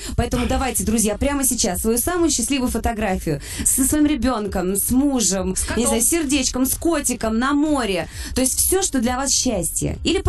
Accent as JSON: {"language": "Russian", "region": "Sevastopol", "country": "Ukraine", "tie": "born there", "said": "Я же родилась в Севастополе."}